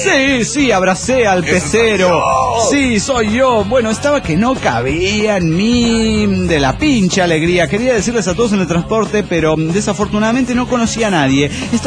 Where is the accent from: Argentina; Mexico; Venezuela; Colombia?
Mexico; Chiapas; de Tuta, Utah, Chiapas, México.